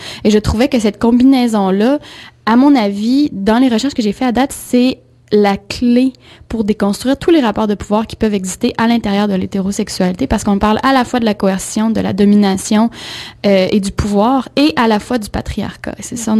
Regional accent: Quebec City, Quebec, Canada; Puis, en fait, je suis revenue à Québec, ma terre natale.

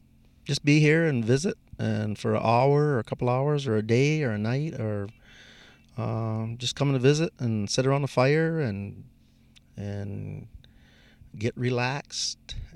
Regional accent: Six Nations, Ontario, Canada; I'm Mohawk from Six Nations Reserve.

